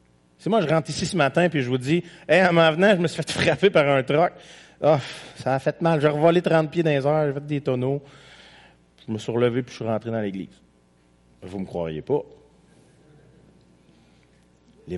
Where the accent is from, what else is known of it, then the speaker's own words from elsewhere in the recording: Quebec, Canada; en tant que bon Québécois.